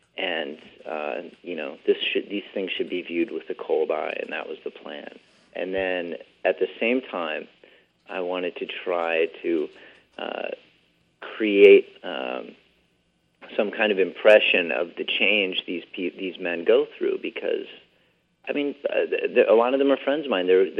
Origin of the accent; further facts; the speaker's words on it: San Diego, California, United States; I grew up in San Diego and was somewhat familiar with military people